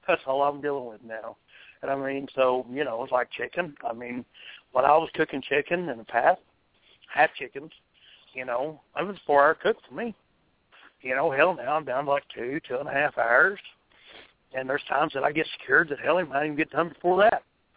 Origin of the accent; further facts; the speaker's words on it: New Mexico, United States; because I grew up in New Mexico, and so we trout fished a lot.